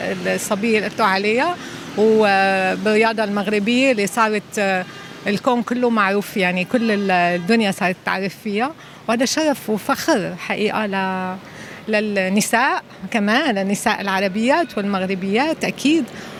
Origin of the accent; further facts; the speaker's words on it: Syria; now in Morocco; انا ماني مغربيه، انا سوريه وساكنه هون بالمغرب الحلو العظيم